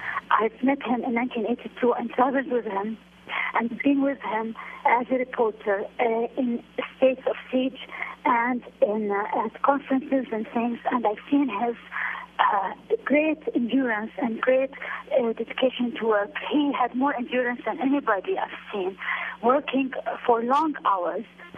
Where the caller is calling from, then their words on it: Jordan; and I'm talking from Jordan.